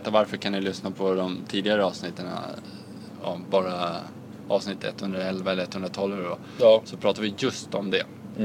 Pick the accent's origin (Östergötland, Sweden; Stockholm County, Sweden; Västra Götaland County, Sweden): Stockholm County, Sweden; Upplands Väsby; Du är från Täby, jag är från Väsby.